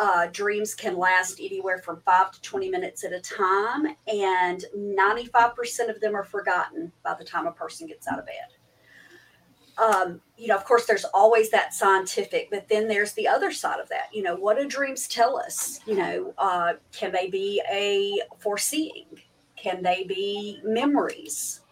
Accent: Arkansas, United States; I love my home state. There is so much beauty here and so much magic

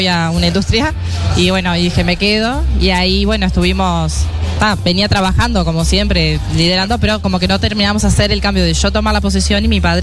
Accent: Montevideo, Uruguay; Montevideo.

